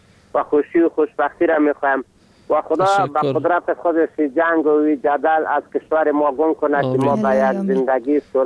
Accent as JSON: {"language": "Persian", "country": "Afghanistan", "said": "از غربان به تماس شدیم."}